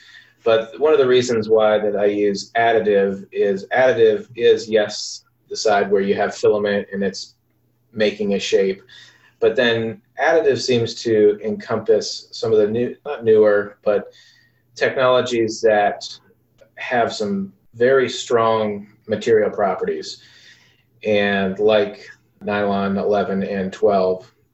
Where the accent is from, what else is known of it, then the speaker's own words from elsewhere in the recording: Ecuador; So I grew up in Ecuador, South America